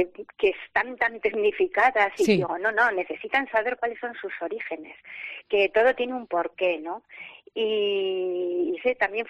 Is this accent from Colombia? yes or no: no; Salvatierra, Basque Country, Spain; Dices, pues yo soy de Agurain, yo soy de Salvatierra.